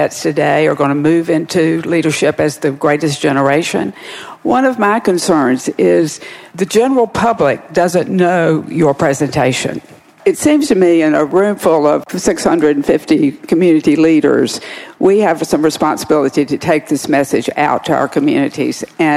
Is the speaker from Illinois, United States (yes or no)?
no; North Carolina, United States; I'm from North Carolina, where the military are a big presence